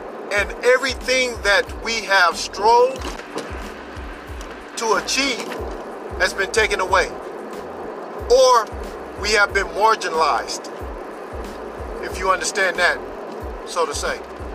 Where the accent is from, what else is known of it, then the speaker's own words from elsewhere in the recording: Oakland, California, United States; I'm from Oakland, California. So I know about the demographics in my city.